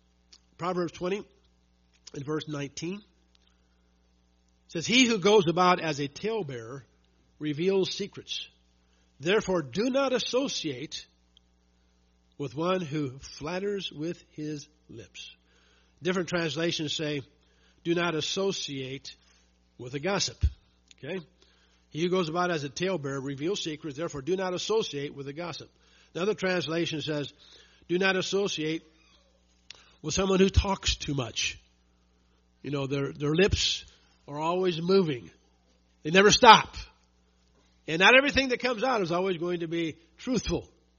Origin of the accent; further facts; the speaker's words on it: St. Louis, Missouri, United States; I grew up in St. Louis.